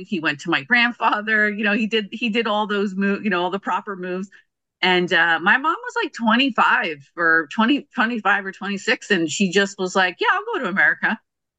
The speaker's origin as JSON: {"language": "English", "town": "Newark", "region": "New Jersey", "country": "United States", "tie": "born there", "said": "They were doing that back when they were in Newark, so they settled in Newark. I was born in Newark."}